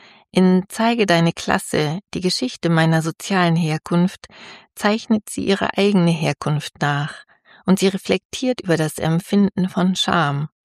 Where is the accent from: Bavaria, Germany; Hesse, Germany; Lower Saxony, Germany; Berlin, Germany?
Bavaria, Germany; Regensburg; in meiner Heimatstadt Regensburg